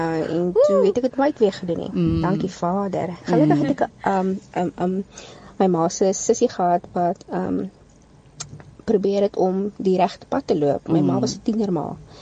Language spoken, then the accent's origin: Afrikaans; Elsies River, Western Cape, South Africa; ek het groot geword in Elsie Rivier in 'n pandokhuisie.